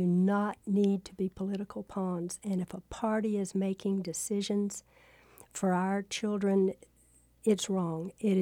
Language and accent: English; North Carolina, United States; And when I came back to my hometown, and I looked around and saw that our people in Pender County didn't value who they were.